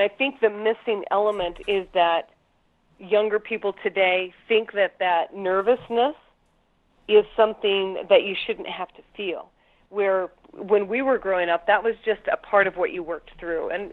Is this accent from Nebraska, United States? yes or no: yes; Nebraska, United States; my grandfather is an immigrant. And he came from Denmark, and where I grew up in Nebraska was a heavily immigrant population.